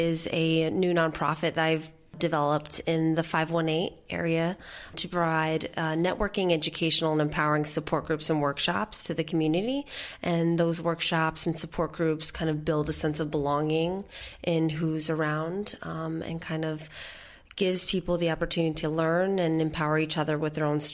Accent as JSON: {"language": "English", "town": "Catskill", "region": "New York", "country": "United States", "tie": "born or raised there", "said": "it's not far from Albany, so providing these services to my hometown really makes me feel good."}